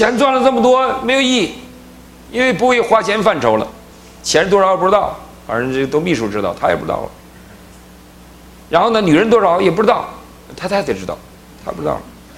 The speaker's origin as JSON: {"language": "Chinese", "region": "Northeast China", "country": "China", "said": "那要我们东北人大嘴巴子打死你"}